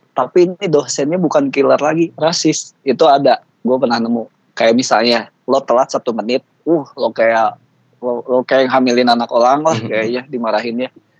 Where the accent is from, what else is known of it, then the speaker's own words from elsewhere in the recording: Indonesia; gue sebagai orang Southeast, orang Indonesia